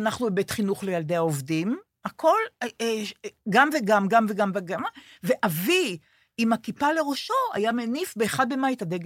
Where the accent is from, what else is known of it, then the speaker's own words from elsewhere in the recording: Jerusalem, Jerusalem District, Israel; ירושלמית, שימו לב.